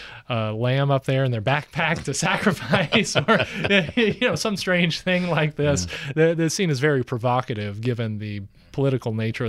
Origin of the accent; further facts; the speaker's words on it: Georgia, United States; I'm from Georgia. It's very green in Georgia compared to Israel.